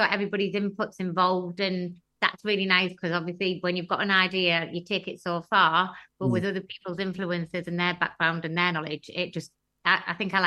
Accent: Teesside, North East England, United Kingdom; I'm from Teesside

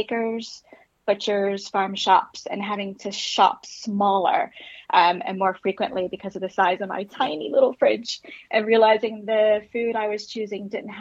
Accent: Florida, United States; now in Sheffield, United Kingdom; surprisingly, growing up in Florida, I didn't eat a lot of fish, which, looking back, is a shame, really.

